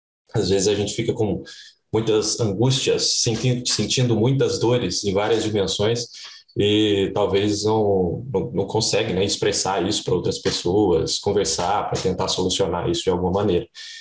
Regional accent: Uberlândia, Minas Gerais, Brazil; Eu sou de Uberlândia, Minas Gerais

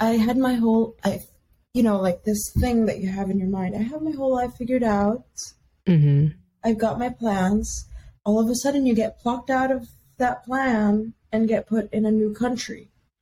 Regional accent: Philippines; now in United States; And I grew up in the Philippines. My grandma raised us.

